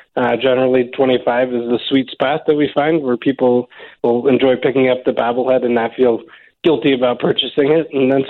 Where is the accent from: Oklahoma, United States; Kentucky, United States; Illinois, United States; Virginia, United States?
Illinois, United States; Rockford; now in Milwaukee, United States; we're both from Rockford, Illinois, so we're here in Milwaukee.